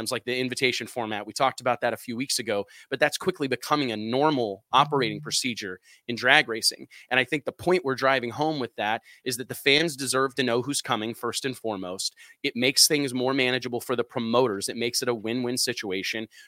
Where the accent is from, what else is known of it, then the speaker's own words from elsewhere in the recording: Missouri, United States; there are people that I'm from Missouri, right, JT, the show me state.